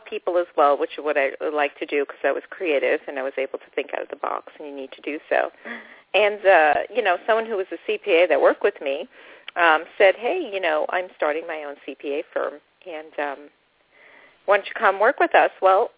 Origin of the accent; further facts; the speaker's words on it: New York, United States; When I was a little girl, I pretty much I grew up in New York